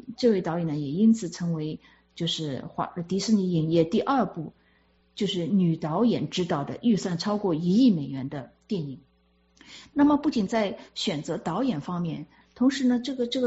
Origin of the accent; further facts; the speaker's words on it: Shanghai, China; 我们上海那边是没有左宗棠鸡，